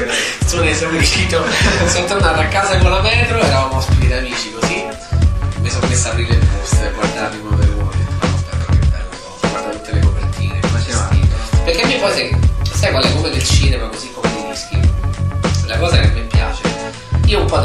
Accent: Rome, Lazio, Italy; io ti parlo di Roma perché è la mia città dove sono nato e cresciuto.

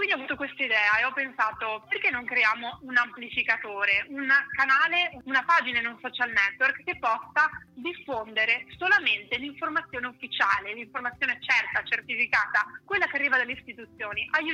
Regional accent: Bassano del Grappa, Veneto, Italy; Io sono di Bassano del Grappa, quindi sono veneta, anche se lavoro a Milano, ma mi trovavo in Veneto appunto per il weekend.

